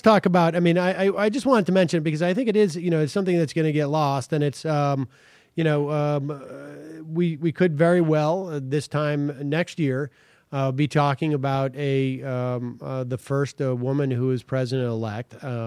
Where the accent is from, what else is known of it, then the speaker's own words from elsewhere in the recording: Worcester, Massachusetts, United States; And I don't think that growing up in Worcester anyways, there wasn't sort of that, there was no consciousness.